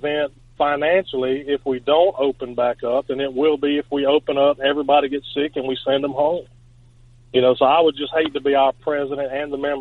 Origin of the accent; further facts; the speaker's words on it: the South, United States; I love the South